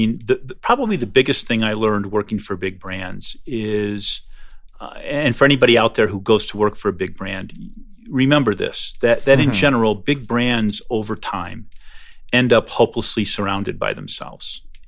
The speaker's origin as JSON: {"language": "English", "region": "Michigan", "country": "United States", "tie": "born or raised there", "said": "I grew up in Michigan, and you know, there were mom and pop places"}